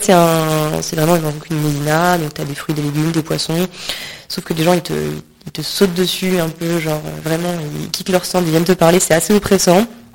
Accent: France; accent: French; Vous m'excuserez pour mon accent bien français.

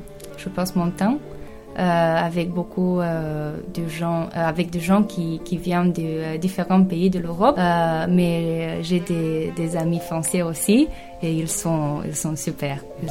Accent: Romania; Je viens de Roumanie et je fais 3 ans. Pour moi, c'est facile d'être une femme en Roumanie parce que je viens d'une famille très moderne.

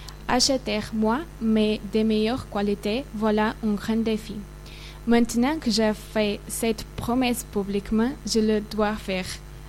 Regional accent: Portugal; French is a second language; Bonjour à tous … de Portugal.

